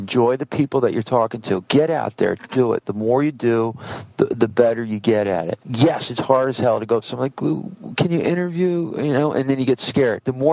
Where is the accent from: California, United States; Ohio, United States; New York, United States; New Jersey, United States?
New Jersey, United States; also born or lived in Hawaii; You from Jersey? I'm from Jersey. What exit? Exit 50.